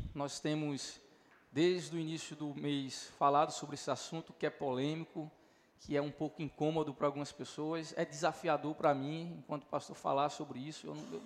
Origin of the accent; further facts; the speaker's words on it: Brazil; como bons brasileiros que nós somos, né